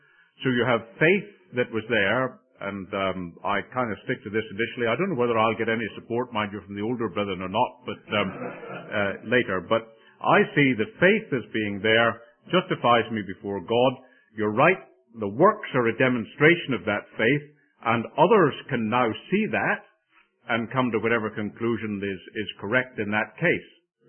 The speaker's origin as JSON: {"language": "English", "region": "Northern Ireland", "country": "United Kingdom", "tie": "born or raised there", "said": "I was brought up in the Bible reading circuit in Northern Ireland, where you had to fight for your life over anything you said."}